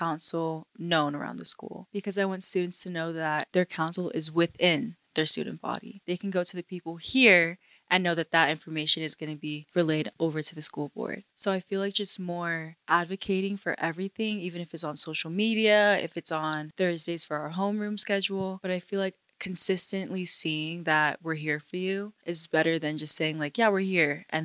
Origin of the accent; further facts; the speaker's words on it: Florida, United States; now in Utah, United States; because originally I am from Florida. So moving from there to here, it is a big difference.